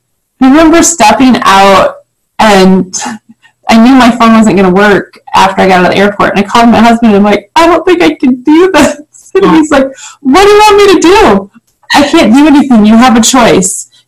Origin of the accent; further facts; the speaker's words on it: Illinois, United States; I have lived in Northwest Illinois my entire life. I moved back to my hometown, and I live a few miles away from my parents now.